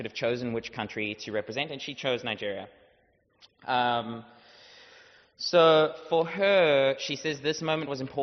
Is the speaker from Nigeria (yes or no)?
no; South Africa; So I am from South Africa.